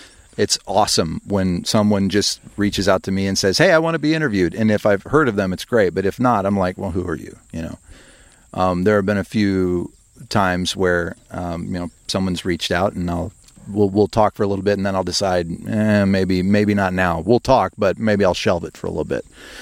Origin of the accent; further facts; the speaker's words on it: Midwest, United States; I'm from the Midwest, Hazel. I can't help it.